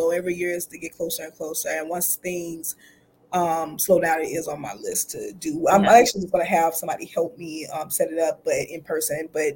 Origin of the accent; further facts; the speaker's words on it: New Orleans, Louisiana, United States; I'm originally from New Orleans, so my plan is to be able to set up a little base there